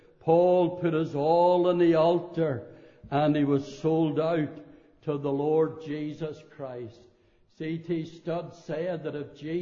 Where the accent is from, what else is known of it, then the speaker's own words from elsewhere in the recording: Belfast, Northern Ireland, United Kingdom; when I was a teenager growing up in Belfast